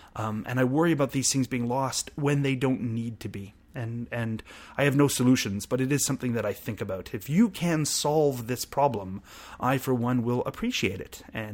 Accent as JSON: {"language": "English", "country": "Canada", "said": "to me as a Canadian"}